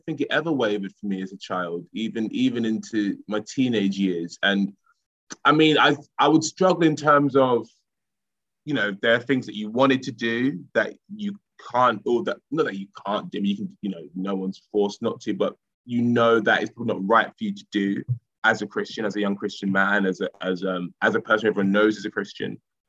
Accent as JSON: {"language": "English", "town": "Romford", "region": "London", "country": "United Kingdom", "tie": "born or raised there", "said": "where I grew up in Collier Row in Romford, all the churches there were quite connected really well."}